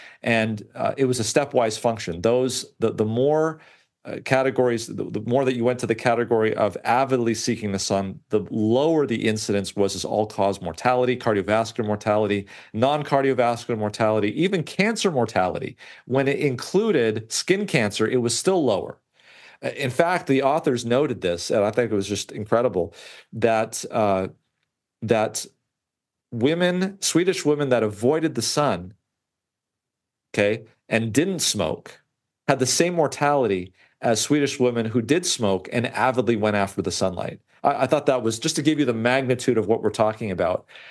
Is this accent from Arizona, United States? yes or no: no; Loma Linda, California, United States; So growing up in Loma Linda as a Seventh-day Adventist and reading some of the things that we espouse